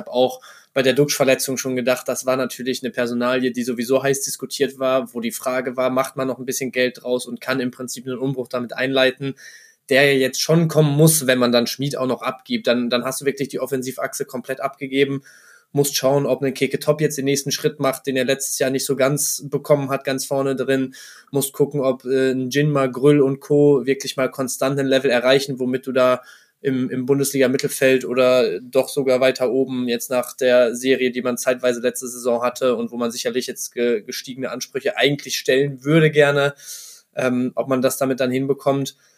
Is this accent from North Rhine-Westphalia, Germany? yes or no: no; Bremen, Germany; deswegen hätte ich als Bremer schon Hoffnung